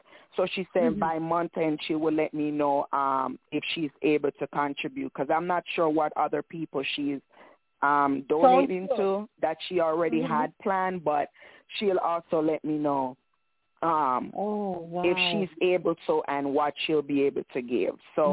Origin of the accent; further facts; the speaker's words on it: Jamaica; Because I know a lot of us growing up in Jamaica, a lot of us probably walk barefoot many a time.